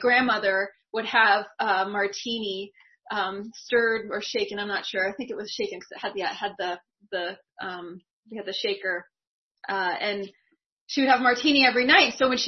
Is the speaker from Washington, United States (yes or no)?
yes; Washington, United States; And I grew up on an island, I grew up in the Seattle area on an island, so it was a really small, safe community. And then we ended up moving to Seattle